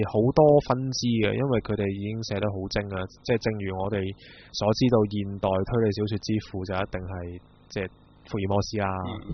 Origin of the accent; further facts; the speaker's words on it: China; 系即系可能因为我哋中国人，我觉得自己长期有一种不公义